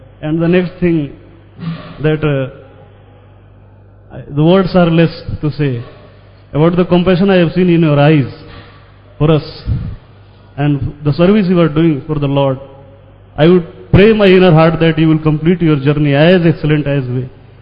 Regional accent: India; English is a second language; And we as an Indian, we many people still not know about Krishna and could not develop that type of devotion.

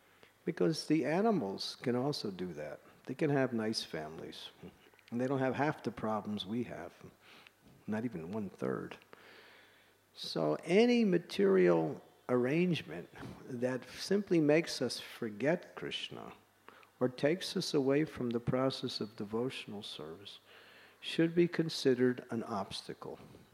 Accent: United States; And when I grew up in America, they used to have

